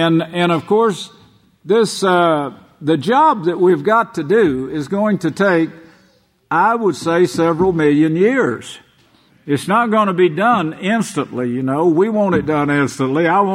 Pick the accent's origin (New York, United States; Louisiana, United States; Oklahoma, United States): Oklahoma, United States; I was raised in Oklahoma for the first few years of my life